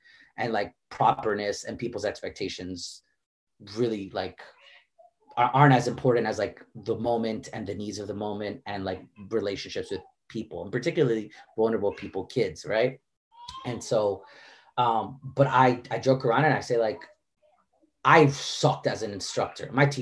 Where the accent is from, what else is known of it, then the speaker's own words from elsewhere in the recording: Florida, United States; I'm originally from South Florida.